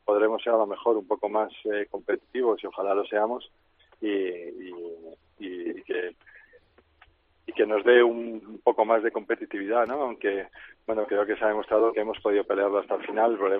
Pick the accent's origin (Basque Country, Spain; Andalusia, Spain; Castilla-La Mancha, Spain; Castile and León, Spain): Castile and León, Spain; Valladolid; Habrá tantas opiniones como vallisoletanos seamos